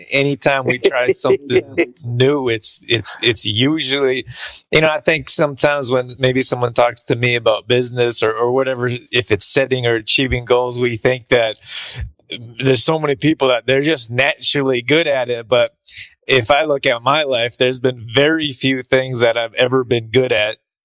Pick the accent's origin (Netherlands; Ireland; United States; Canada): Canada; Calgary, Alberta; might be a little bit embarrassing since I grew up in Calgary